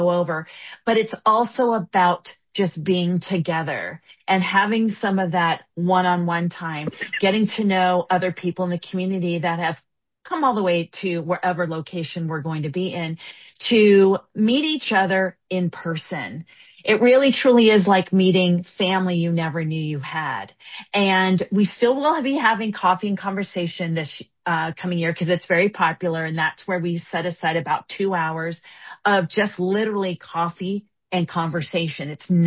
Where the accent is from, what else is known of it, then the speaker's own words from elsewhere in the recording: San Diego, California, United States; I'll just say that because my hometown's San Diego